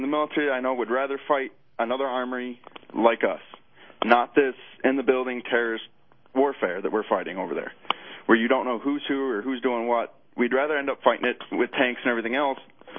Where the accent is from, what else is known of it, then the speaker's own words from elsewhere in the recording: Howell, Michigan, United States; from Howell, Michigan.